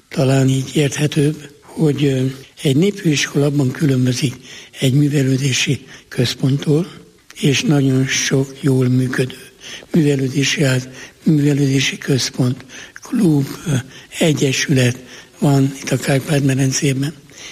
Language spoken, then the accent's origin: Hungarian; Budapest, Hungary; born there; moved away as an adult; now in Lakitelek, Hungary; bár Pesten születtem, 20 éves korban kerültem lakitelekre